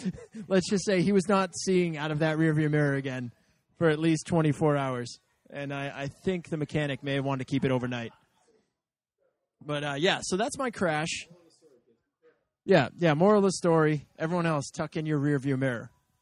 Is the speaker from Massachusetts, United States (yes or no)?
yes; Boston, Massachusetts, United States; I feel like the city of Boston, you know, it's my hometown. It's, you know, born and raised, did my undergrad here, doing my grad not too far away.